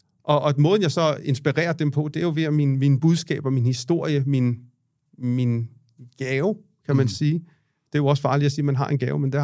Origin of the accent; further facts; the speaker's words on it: India; det er jo fint nok, jeg er jo selv fra Indien og så videre